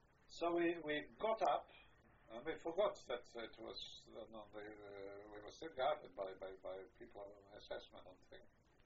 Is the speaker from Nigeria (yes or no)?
no; Poland; English is a second language; I said, "Well, I'm from Poland."